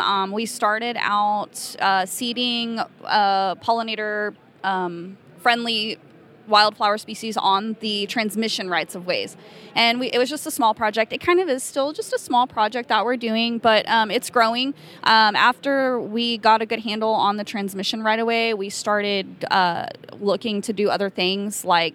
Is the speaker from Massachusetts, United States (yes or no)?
no; Marble Falls, Texas, United States; Okay, so I am from Marble Falls, Texas. I grew up there.